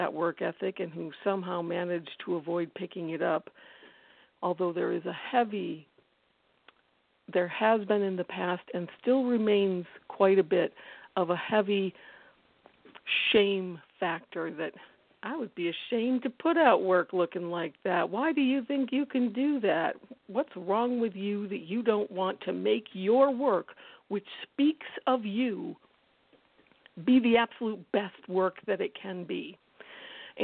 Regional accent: Madison, Wisconsin, United States; I live in Wisconsin. I grew up in Wisconsin. I've lived in Wisconsin all my life. For the early part of my life, I lived in Madison, which is not the real world for anyone outside the state.

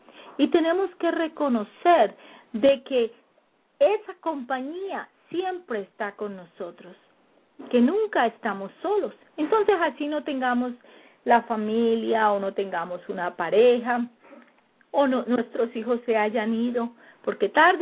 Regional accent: Colombia; moved away; Cuando yo salí de Colombia, yo tenía mi familia. Mi familia es bien grande en Colombia, muchísimos primos y mi abuelita y mis tíos. Era una familia con los cuales yo crecí, muy grande.

